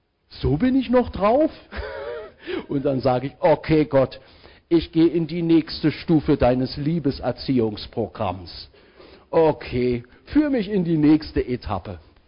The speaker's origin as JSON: {"language": "German", "region": "Berlin", "country": "Germany", "tie": "born or raised there", "said": "wir sind in Köpenick groß geworden und da waren eigentlich ziemlich gut betuchte Leute, auch zu DDR-Zeiten. Aber wir waren so die Armen in Friedrichshagen."}